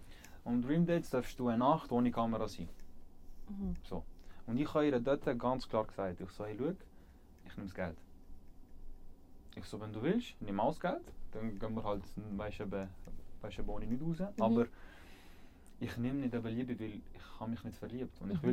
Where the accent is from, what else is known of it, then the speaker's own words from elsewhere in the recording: Switzerland; Das sind wir Schweizer.